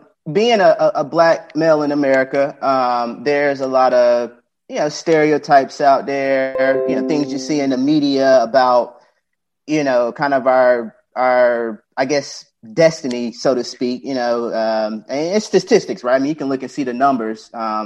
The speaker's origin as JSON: {"language": "English", "town": "Kinston", "region": "North Carolina", "country": "United States", "said": "I am from Kinston, North Carolina. One of those real small towns, might have like 2-3 stoplights."}